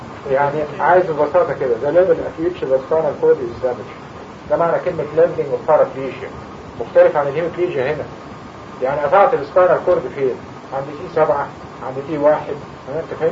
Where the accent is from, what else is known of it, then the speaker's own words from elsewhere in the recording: Egypt; احنا يا جماعة كمصريين دلوقتي احنا قريبين من بعض